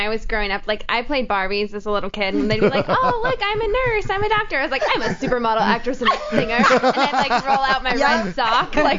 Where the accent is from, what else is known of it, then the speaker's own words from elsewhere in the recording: Oregon, United States; I'm from Oregon originally, so my dad and mom are coming to town next week.